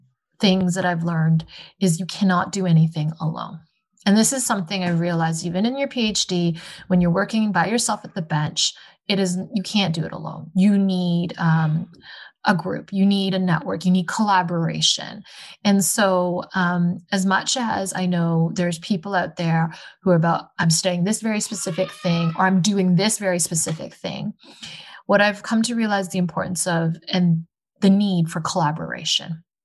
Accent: Ottawa, Ontario, Canada; also born or lived in Winnipeg / Hong Kong; I am Canadian. I was born in Winnipeg and grew up in Ottawa, but moved to Hong Kong in my teenage years and finished out high school there and came back for university.

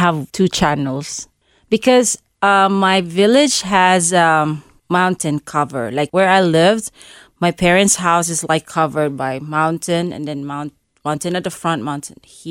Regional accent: Cebu, Central Visayas, Philippines; English is a second language; Very poor, but we live in a small village where we're content.

